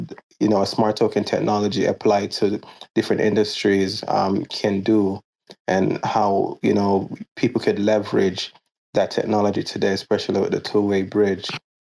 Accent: Jamaica; moved away as an adult; now in United States; I was born and raised in Jamaica. I ended up migrating to the United States in my early 20s.

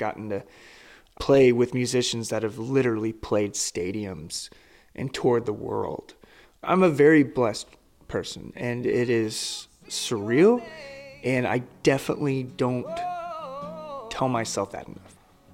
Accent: United States; As an American, you're like, it's the most proudest thing.

